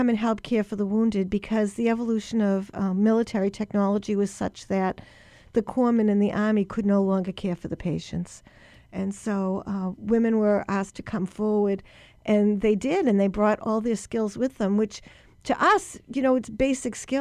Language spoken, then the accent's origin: English; Boston, Massachusetts, United States; And I'm from Boston, and we had the first nursing school.